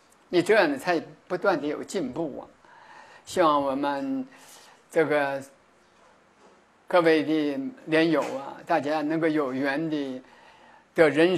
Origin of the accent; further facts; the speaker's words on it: China; 台湾没有冰，在大陆上有冰，我的家乡有冰